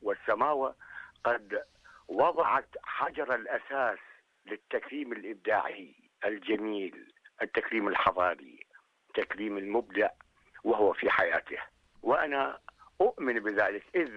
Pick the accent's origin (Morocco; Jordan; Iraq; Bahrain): Iraq; Samawah, Al-Muthanna Governorate; born there; وليس على شارع مهم في مسقط رأسي مدينة السماوة